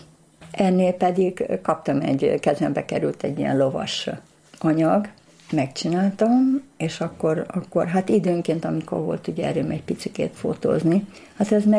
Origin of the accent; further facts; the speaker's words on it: Budapest, Hungary; Budapesten születtem, itt nevelkedtem, 12. kerületben